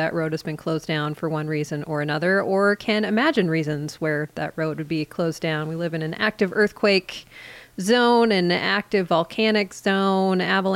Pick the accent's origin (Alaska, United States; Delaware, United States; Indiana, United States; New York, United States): Alaska, United States; And so I grew up in Southeast Alaska, one of those islands that currently you can't get in or out of without ferry service.